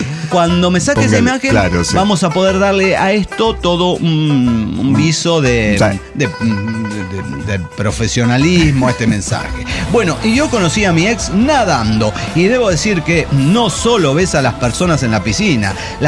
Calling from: Reynosa, Tamaulipas, Mexico; Como ya saben, soy de Reynosa, Tamaulipas.

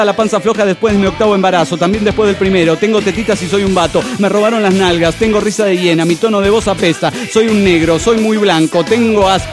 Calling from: Trelew, Chubut, Argentina; desde Trelew, Chubut.

